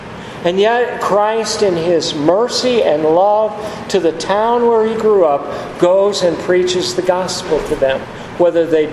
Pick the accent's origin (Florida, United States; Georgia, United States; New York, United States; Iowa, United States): Iowa, United States; Several years ago, I had to make a trip back home to my hometown. You know, I've always said Iowa's a great state to be from, and about 1,000 miles is a good start.